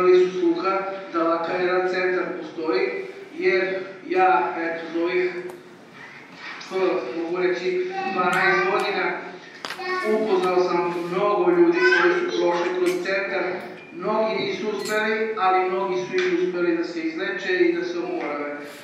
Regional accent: Subotica, Vojvodina, Serbia; rodom sam iz Subotice

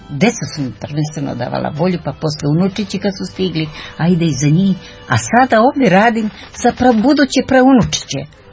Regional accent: Brezovac, Šumadija, Serbia; 44. godište, iz jednog sela kod Aranđelovca, Brezovca. Tu sam živela do udaje, posle sam otišla u grad u Aranđelovac

